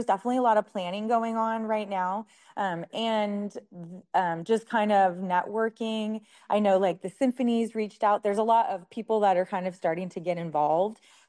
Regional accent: California, United States; now in Humboldt, United States; I grew up in the Bay Area and went away to school during the Silicon Valley boom. And when I got back after I graduated from college, got back to San Jose, I just knew that I couldn't stay there

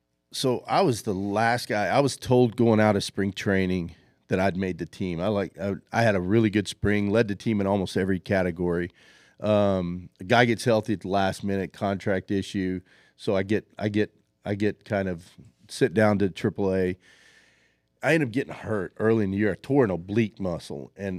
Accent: Winslow, Arkansas, United States; growing up in Winslow, Arkansas, playing on all these little dirt fields around here, big rocks on them

